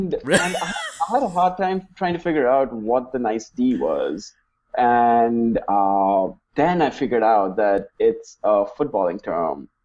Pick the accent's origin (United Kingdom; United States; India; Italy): India; so I grew up in India, and the feed that we used to get back in India